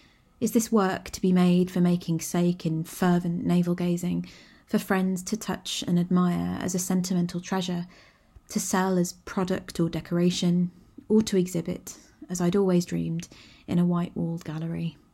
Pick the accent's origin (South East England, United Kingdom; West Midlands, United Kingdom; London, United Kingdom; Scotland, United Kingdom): West Midlands, United Kingdom; Walsall; I think too of the long-standing industrial and manufacturing heritage associated with my hometown of Walsall, leather beating, embossing and saddle making.